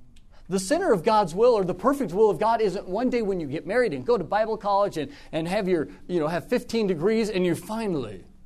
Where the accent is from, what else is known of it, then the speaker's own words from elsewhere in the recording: Iowa, United States; I can't go to the inner city. I'm from Iowa.